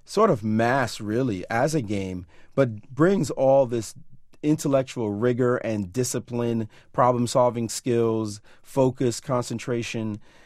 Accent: New York City, New York, United States; growing up in Brownsville, Brooklyn, you'd be hard-pressed to find anyone to play chess against

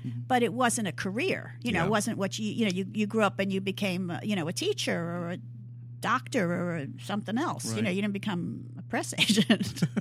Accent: New York, United States; I grew up in New York.

